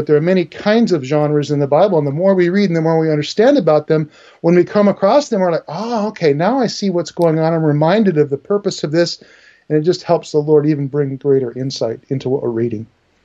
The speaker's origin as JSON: {"language": "English", "country": "United States", "tie": "born or raised there", "said": "I must confess, I grew up in the States and I had no clue about hockey."}